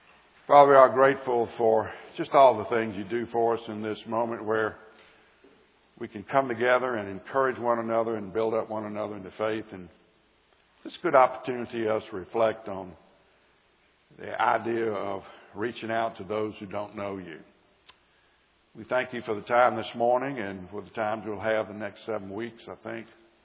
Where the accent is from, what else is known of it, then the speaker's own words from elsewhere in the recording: Birmingham, Alabama, United States; I grew up in Birmingham, went to church. I'm 5 years younger than Frank.